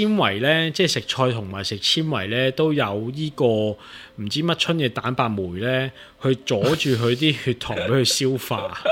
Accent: Hong Kong; 但我们香港人理解的西餐是这么吃的嘛

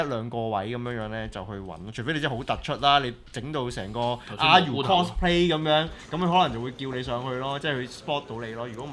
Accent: Hong Kong; 等佢睇到我哋香港人

